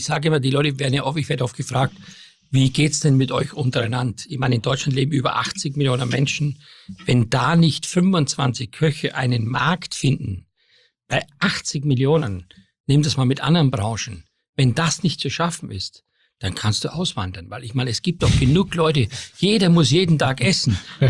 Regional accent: Styria, Austria; Ich habe das miterlebt in meinem Heimatland Steiermark.

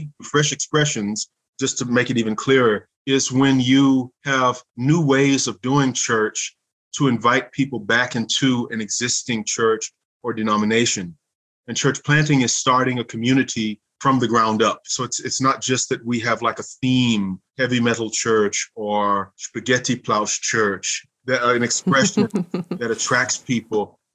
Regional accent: Louisiana, United States; moved away as an adult; also born or lived in Minnesota; now in St. Gallen, Switzerland; I grew up not only in Louisiana, but in Minnesota, and I went to theological school in Minnesota.

